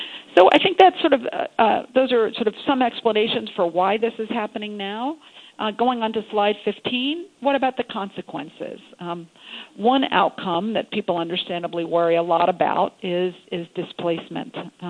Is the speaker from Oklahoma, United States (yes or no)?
no; New York, United States; If you consider my hometown of New York on this slide